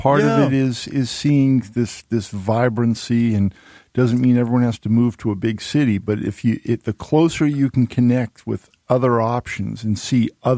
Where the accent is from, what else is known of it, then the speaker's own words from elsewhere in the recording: Massachusetts, United States; I grew up in outside of Mass, and I used to take the Green Line in all the time.